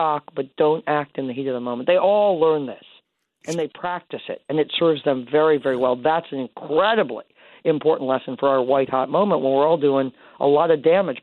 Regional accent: Bloomington, Illinois, United States; I'm from Illinois as well. Bob, I spent a lot of time in Springfield. I'm from Bloomington, Illinois.

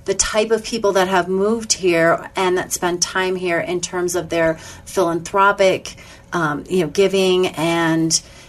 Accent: Greeley, Colorado, United States; moved away; also born or lived in Pennsylvania; Well, originally I was from Pennsylvania. We moved to Colorado when I was about 7 years old. My parents both worked for the university in Greeley.

